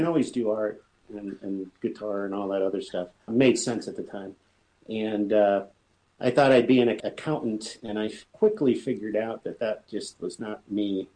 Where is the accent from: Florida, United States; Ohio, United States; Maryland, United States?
Ohio, United States; Cleveland; Well, I'm a native Cleveland, Ohioan, which would explain my accent and my voice for radio, they tell me. And I'm the youngest of three kids.